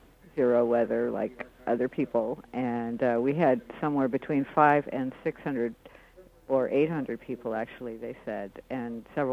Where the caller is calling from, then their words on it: New Hampshire, United States; I'm calling from New Hampshire.